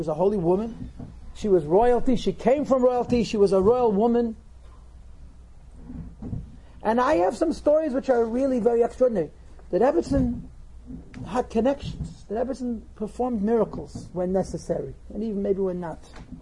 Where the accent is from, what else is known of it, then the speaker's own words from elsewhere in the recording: Crown Heights, New York, United States; I grew up in Crown Heights. This is a fact. I grew up in Crown Heights, and I'm a young guy, but I'm not that young.